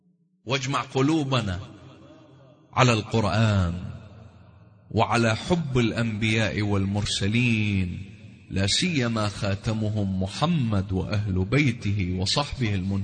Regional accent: Iraq; أنا ابن العراق، أنا ابن الإسلام، ابن الوطن الإسلامي والوطن العربي

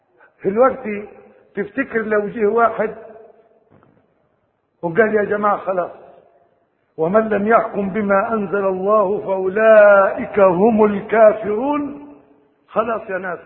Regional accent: Egypt; احنا عندنا في مصر القارئ يقرأ من الضوضاء اللي حواليه

